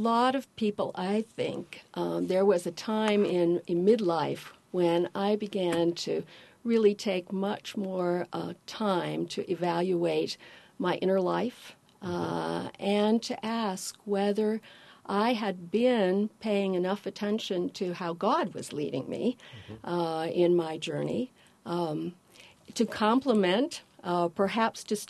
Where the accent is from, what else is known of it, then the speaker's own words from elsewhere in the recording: Paxton, Illinois, United States; I grew up in Paxton, Illinois, just 30 miles to the north